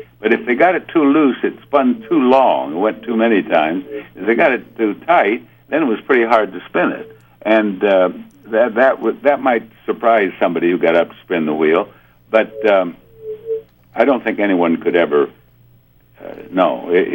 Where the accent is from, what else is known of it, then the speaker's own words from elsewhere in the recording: South Dakota, United States; I grew up on the plains of South Dakota. I grew up on the Rosebud Indian Reservation, as you know.